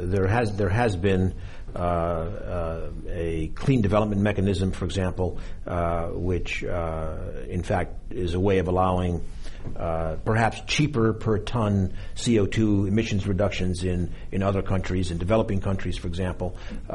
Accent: Boston, Massachusetts, United States; you've seen in a lot of cities, including my hometown, Boston, we have a lot of very, very old pipe

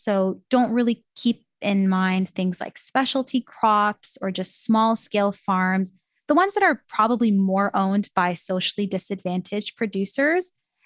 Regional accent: Canada; I'm from Canada, so I was sitting in Canada in my classroom

